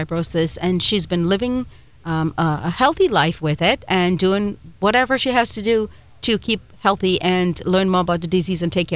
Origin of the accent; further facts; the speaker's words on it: Trinidad & Tobago; You know, I'm from Trinidad.